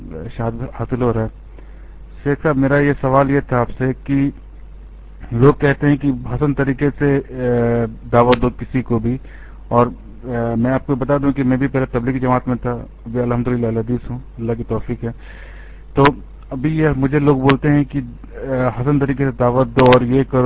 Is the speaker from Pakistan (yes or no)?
no; India; moved away; میں انڈیا سے تعلق رکھتا ہوں اور آپ کے کیسٹ سے کافی سنا تھا میں انڈیا میں جب تھا موجود وہاں پر